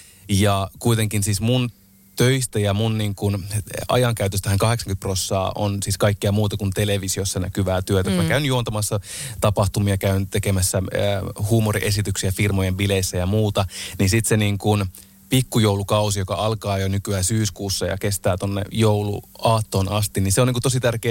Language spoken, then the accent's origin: Finnish; Oulunsalo, North Ostrobothnia, Finland; Mä oon syntynyt Oulussa on syntynyt, mutta asuttiin sitten Oulun Salossa, joka oli siis pienehkö kunta siinä heti kyljessä.